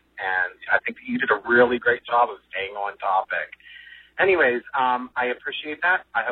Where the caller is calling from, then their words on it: Orlando, Florida, United States; Hey, John … from Orlando. Rainy, hot, humid day here in Orlando.